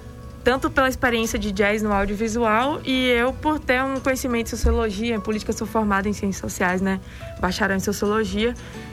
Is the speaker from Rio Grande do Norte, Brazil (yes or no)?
no; Guanambi, Bahia, Brazil; aqui de Guanambi.